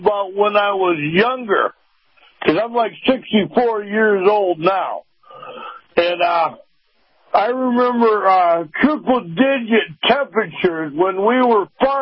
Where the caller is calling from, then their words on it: Sandusky, Michigan, United States; from Sandusky, Michigan.